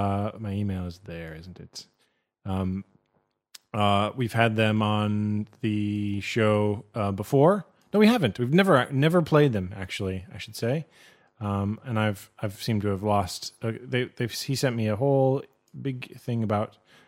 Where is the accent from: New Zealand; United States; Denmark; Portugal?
Portugal; Azores; we are from the Azores Islands the Azores Island of São Miguel